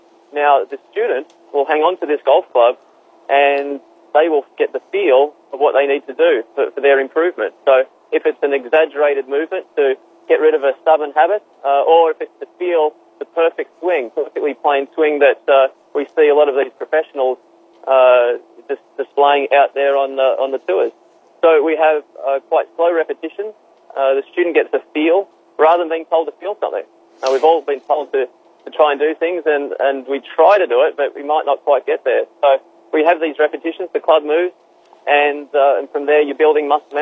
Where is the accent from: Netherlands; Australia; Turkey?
Australia; now in United States; I'm from Australia originally. I've moved to the United States.